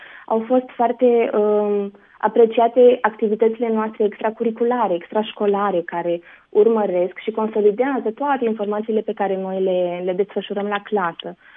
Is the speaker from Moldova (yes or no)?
no; Romania; Suntem o echipă de 10 persoane, 10 cursanți ai acestui curs. Suntem noi din România